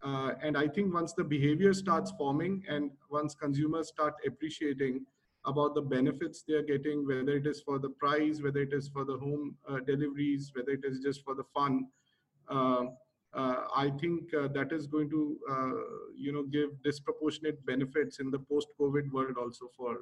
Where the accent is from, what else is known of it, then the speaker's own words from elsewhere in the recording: Jaipur, Rajasthan, India; while we grew up in Jaipur, currently our families are in Bangalore and Mumbai.